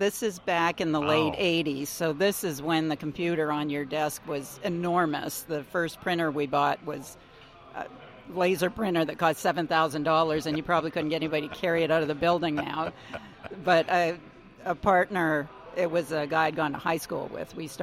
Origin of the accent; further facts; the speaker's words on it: Winnipeg, Manitoba, Canada; now in United States; I grew up in Winnipeg, Canada.